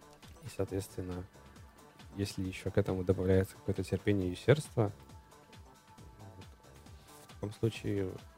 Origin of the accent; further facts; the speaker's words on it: Mozyr, Gomel Region, Belarus; У нас, в общем, в городе, откуда я родом, город Мозырь, это в южной части Беларуси.